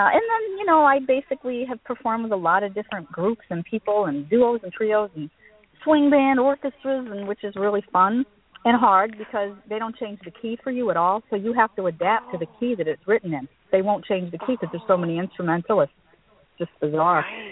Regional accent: Rochester, New York, United States; accent: upstate New York; also born or lived in Toronto, Canada; now in Philadelphia, United States; My parents were British, and I was born in Canada, actually, near Toronto. So then we moved to upstate New York, Rochester. I kind of have a upstate New York accent now, but I went to school there.

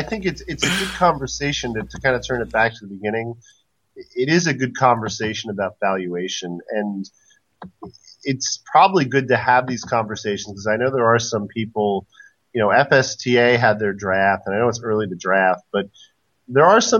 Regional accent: New Jersey, United States; now in Philadelphia, United States; It's like, no, I'm from Jersey. I'm a Mets fan.

